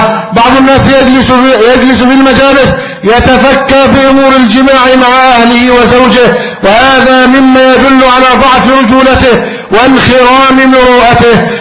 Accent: Egypt; بلدنا مصر

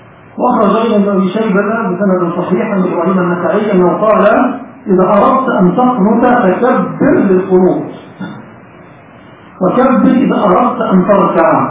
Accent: Egypt

